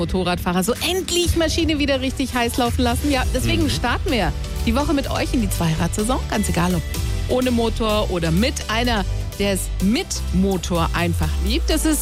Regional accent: Greece; Dann kannst du da sicher sein, dass es wirklich eine gute Olivenöl ist aus meiner Heimat Griechenland.

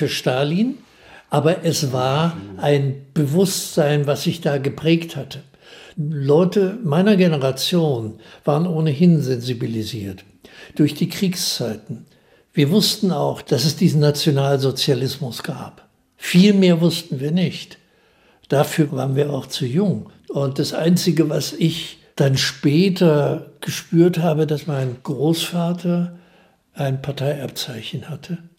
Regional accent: Halle, Saxony-Anhalt, Germany; Und ich bin in Halle groß geworden.

